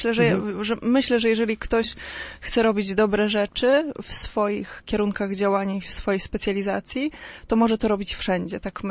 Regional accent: Bytów, Pomeranian Voivodeship, Poland; also born or lived in Gdańsk; ja pochodzę z Bytowa, w Bytowie się urodziłam, tam mieszkałam przez, myślę, że mniejszą połowę, jeżeli o tak o połowie mogę powiedzieć, swojego życia. Później Gdańsk, studia na Uniwersytecie Gdańskim

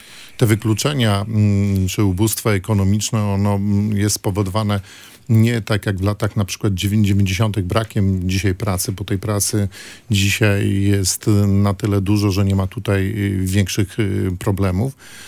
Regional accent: Gdańsk, Pomeranian Voivodeship, Poland; czy ja pamiętam jak dorastałem, czy w Brzeźnie, czy na Przymorzu, gdzie wszyscy się fantastycznie znaliśmy

